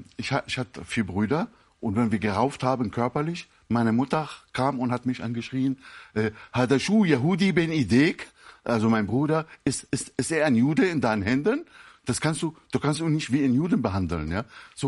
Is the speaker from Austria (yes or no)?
no; Damascus, Damascus Governorate, Syria; now in Germany; Ich bin selbst in Damaskus aufgewachsen. Ich bin 62 nach Deutschland gekommen als militanter Antisemit. So bin ich erzogen worden